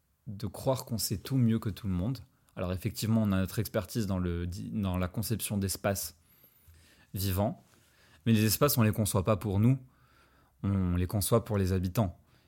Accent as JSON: {"language": "French", "country": "Morocco", "said": "Pour ceux qui ne le savent pas, je suis marocain."}